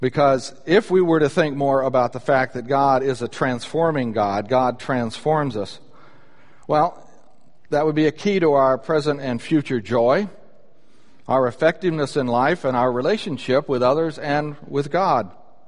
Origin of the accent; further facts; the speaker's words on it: Birmingham, Alabama, United States; born there; I was born in Birmingham, Alabama. And so you play … I will stand up and I will salute.